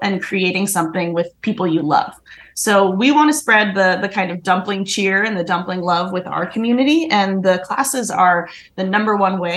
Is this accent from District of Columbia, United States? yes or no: no; Boston, Massachusetts, United States; Growing up in Boston for Lunar New Year, our parents would invite all of the friends and neighbors over.